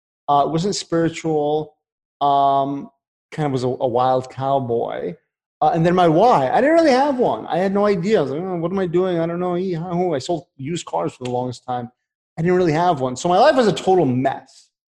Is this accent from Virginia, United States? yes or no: no; San Francisco, California, United States; ended up actually back in my hometown area of where I was born in San Francisco